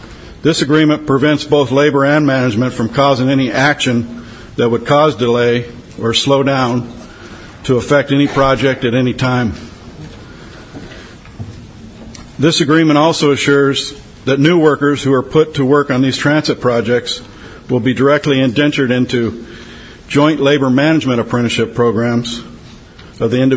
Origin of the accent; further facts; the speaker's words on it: Bellflower, California, United States; And I'm not from Belfast, but I'm from Bellflower, so probably not as good a speaker as Robbie, but in fact, I know I'm not.